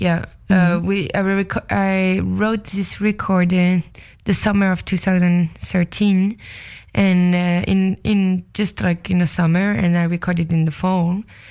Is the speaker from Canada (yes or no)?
no; Paris, Île-de-France, France; English is a second language; I was born and raised in Paris.